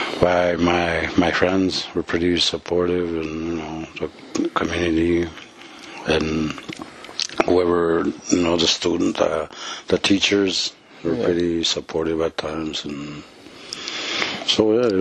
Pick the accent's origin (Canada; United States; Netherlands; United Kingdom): Canada; Nelson House, Manitoba; Okay, I'm from Nelson House. Okay. And growing up in Nelson House, there were quite a bit of, a lot of alcoholism, and a lot of drinking, a lot of pretty much some poverty